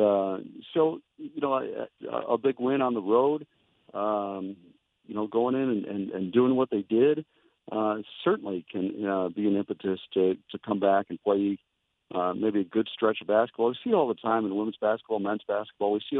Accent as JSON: {"language": "English", "town": "Glen Ellyn", "region": "Illinois", "country": "United States", "said": "I'm from the same neck of the woods that Connor's from. I'm from Glen Ellen, and he grew up in Naperville"}